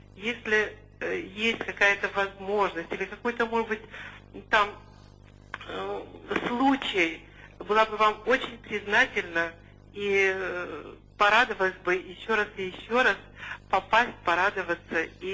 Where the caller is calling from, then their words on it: Yaroslavl, Yaroslavl Oblast, Russia; Во-первых, я из Ярославля и только что услышала, что вы родом из нашего края.